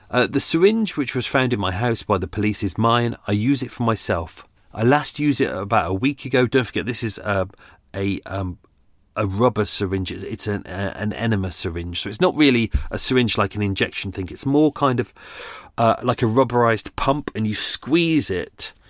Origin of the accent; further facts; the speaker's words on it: Cyprus; And we talked together because we're both from Cyprus.